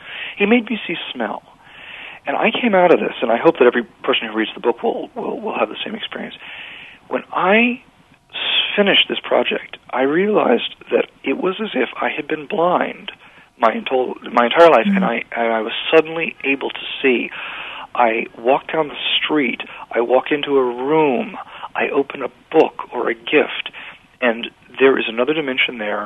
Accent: Washington, District of Columbia, United States; I grew up in Washington D.C.

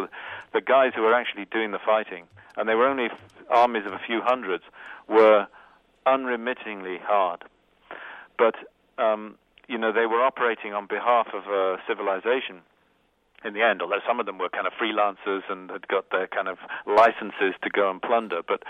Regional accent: United Kingdom; I must just say a word about, being British and doing this

